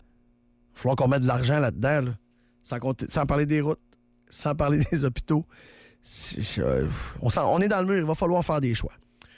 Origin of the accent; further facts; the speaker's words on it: Canada; Je pense qu'on va devoir, en tant que Canadien, de faire des concessions